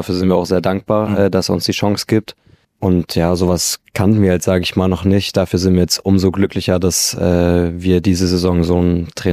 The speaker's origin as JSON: {"language": "German", "town": "Dresden", "region": "Saxony", "country": "Germany", "said": "Wir kommen ja auch aus Dresden."}